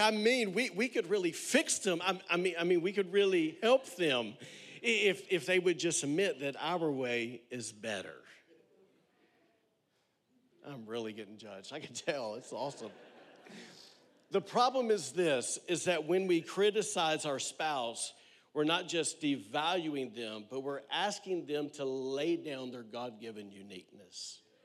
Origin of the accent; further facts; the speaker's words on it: the South, United States; she's from the Northwest, I'm from the South, so she says things like, yes, Mom, I say, yes, ma'am, right?